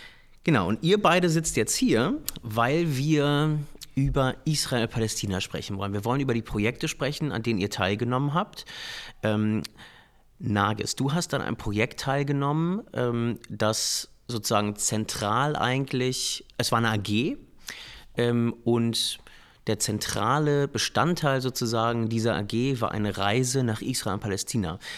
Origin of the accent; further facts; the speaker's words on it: Berlin, Germany; Ich bin Berliner, habe israelische Wurzeln